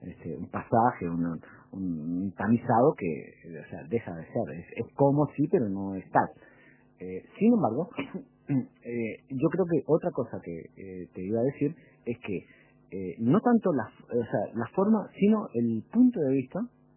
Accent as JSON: {"language": "Spanish", "town": "Mercedes", "region": "Soriano", "country": "Uruguay", "tie": "born or raised there", "said": "nací en Mercedes, así me crié, hasta una etapa muy importante en la vida que es la adolescencia, ¿no? Hasta los 18 años, cuando termina el liceo."}